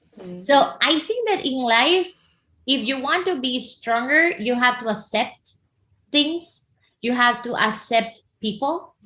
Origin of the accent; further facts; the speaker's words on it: Venezuela; English is a second language; Well, I'm originally from Venezuela, you know